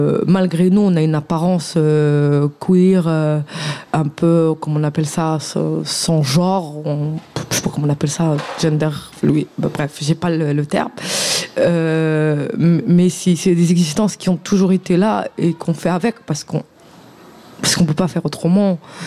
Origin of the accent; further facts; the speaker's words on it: Morocco; je viens du Maroc, je viens d'une famille conservatrice, je viens d'une société où on se cache pour exister